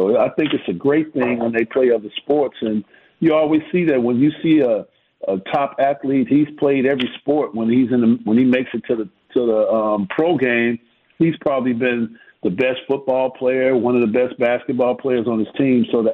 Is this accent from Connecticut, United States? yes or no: no; Chicago, Illinois, United States; born or raised there